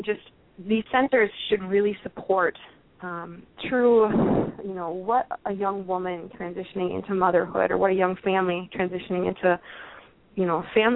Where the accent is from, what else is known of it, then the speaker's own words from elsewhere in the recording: Duluth, Minnesota, United States; about 5 to 6 years of work in my hometown of Duluth, Minnesota.